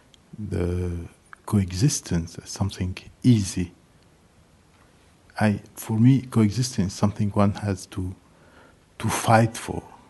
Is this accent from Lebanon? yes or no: yes; Lebanon; moved away; I come from Lebanon, which means that I come from a society where there are people from different backgrounds, but in a society which has known very violent conflicts. I had to leave my country